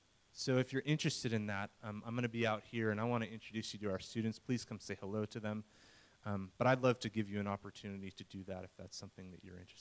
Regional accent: United States; just as an American, I'm married to a South African

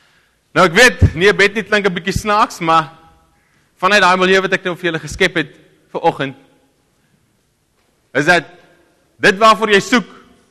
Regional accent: Karoo, South Africa; my aksent kom van daar af. Daar uit die Karoo uit. En dis net so 'n wonderlike ervaring om te kan groot word in so 'n plek.

